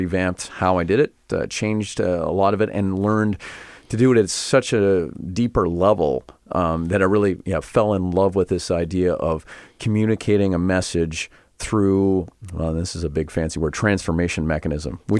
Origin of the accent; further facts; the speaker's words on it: Wawanesa, Manitoba, Canada; Well, I am from Manitoba, born and raised in Wauwanisa, Manitoba.